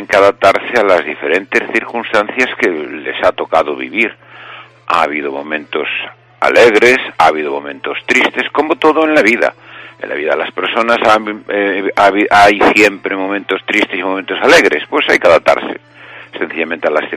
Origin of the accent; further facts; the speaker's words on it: Fene, Galicia, Spain; Lo primero porque Fene es mi pueblo, es donde nací, y hablar de eso hasta me emociona, pero desde luego porque nos ha ido bien también, y porque me siento vecino de Fene, natural, mis hijos también son naturales de aquí